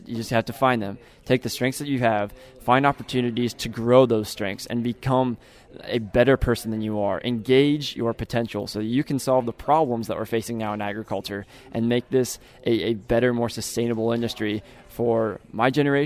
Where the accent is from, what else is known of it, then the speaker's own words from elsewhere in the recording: Gothenburg, Nebraska, United States; I'm from Gothenburg, Nebraska, a small town in the center of Nebraska. I grew up north of Gothenburg on a small acreage where we raised sheep and chickens and rabbits and dogs and cats and kids.